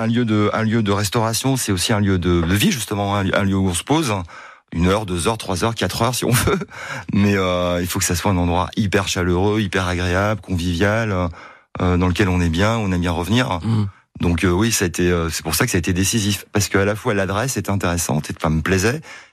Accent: Strasbourg, Grand Est, France; born there; je suis né à Strasbourg, ouais.

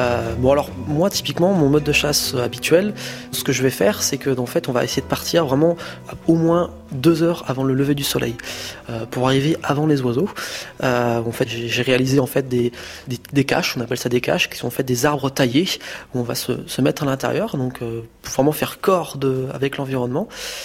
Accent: Nantes, Pays de la Loire, France; born there; j'ai 21 ans, je suis chasseur. Je suis né à Nantes, j'habite actuellement dans la banlieue nantaise, juste à côté du lac de Grandlieu, le plus grand lac de plaine de France.

